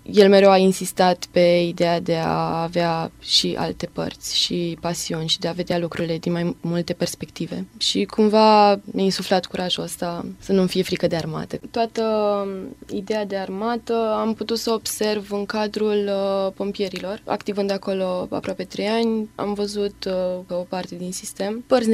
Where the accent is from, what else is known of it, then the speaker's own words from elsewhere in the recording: Brașov, Brașov County, Romania; Vin din Brașov. Am absolvit Colegiul Național Andrei Șaguna, profil matematică-informatică.